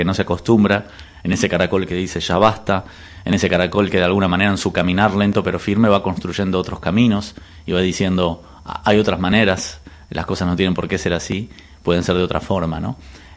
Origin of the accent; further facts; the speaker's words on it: Argentina; yo soy argentino, pero por parte de padre vengo de Ucrania, por parte de madre de Turquía